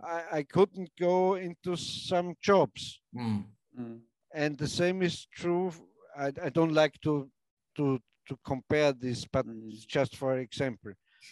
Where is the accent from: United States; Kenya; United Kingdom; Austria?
Austria; On the other hand, if, let's say, Germany, or I'm from Austria, I agree to say no.